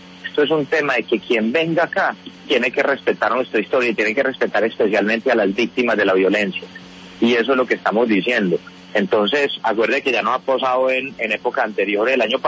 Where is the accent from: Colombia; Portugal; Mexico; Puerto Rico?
Colombia